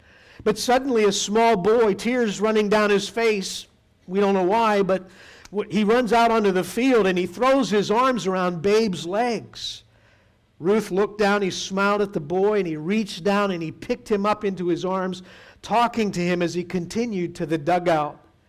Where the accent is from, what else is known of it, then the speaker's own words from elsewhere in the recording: Pittsburgh, Pennsylvania, United States; The reason I'm from Pittsburgh.